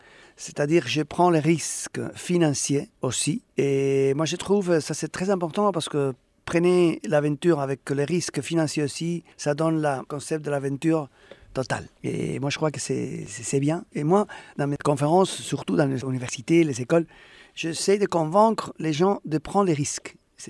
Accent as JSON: {"language": "French", "town": "Pamplona", "region": "Navarre", "country": "Spain", "second_language": "French", "said": "Et je suis de Pampelune et à Saint-Sébastien, moi j'étais toujours surprise pour ce que j'appelle le mystère de l'horizon bleu."}